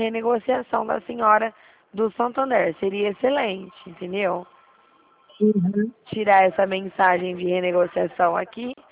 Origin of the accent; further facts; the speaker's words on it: Dracena, São Paulo, Brazil; aqui eu sou de Dracena